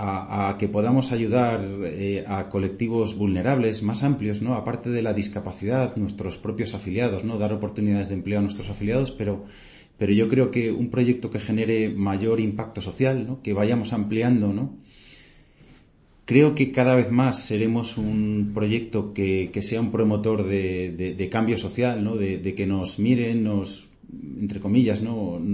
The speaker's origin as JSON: {"language": "Spanish", "region": "Asturias", "country": "Spain", "moved": "as an adult", "lives_now": "Madrid, Spain", "said": "Me apetecía mucho salir de mi tierra, yo soy asturiano"}